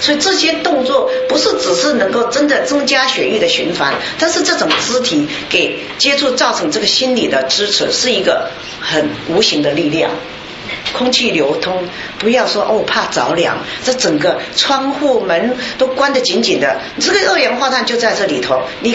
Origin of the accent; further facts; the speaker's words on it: Taiwan; 我是台湾人